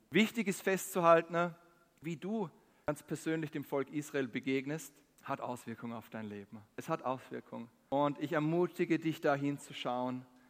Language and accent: German; Austria; als Österreicher, nicht wegzuschauen